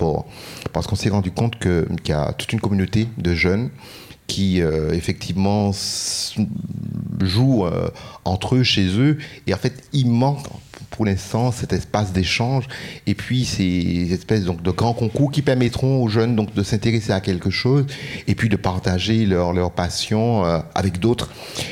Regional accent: Martinique, France; Je viens de Martinique, hein, donc très heureux de me retrouver aujourd'hui avec vous.

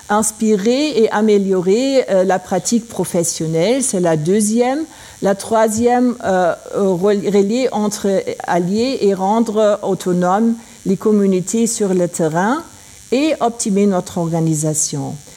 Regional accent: Germany; French is a second language; Je suis allemande, mais naturellement l'anglais est la langue principale pour travailler

